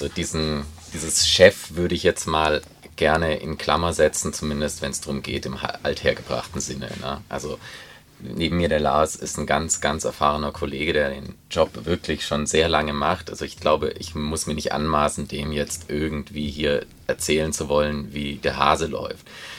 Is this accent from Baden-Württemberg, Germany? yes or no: yes; Sigmaringen, Baden-Württemberg, Germany; Also ich komme aus Sigmaringen ursprünglich, dort bin ich aufgewachsen